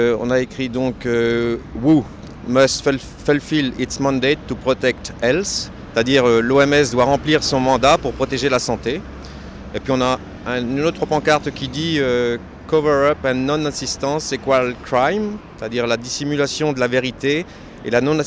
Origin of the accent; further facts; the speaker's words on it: France; now in Switzerland; Non, je suis originaire de France